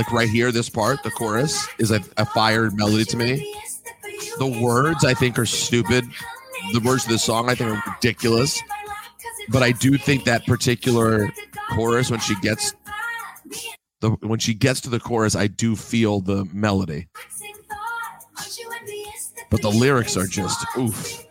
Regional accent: United States; I was like, I'm American and it's

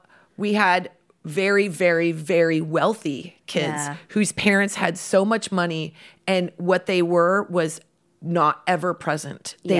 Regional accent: Midwest, United States; I'm from the Midwest and I was raised with both parents

